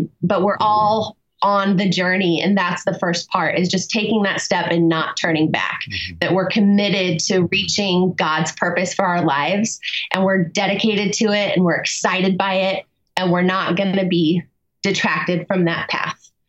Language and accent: English; Indiana, United States; I grew up in Indiana. So, you know, when you grow up in the state of Indiana, you're kind of I don't know, born into this love of motorsports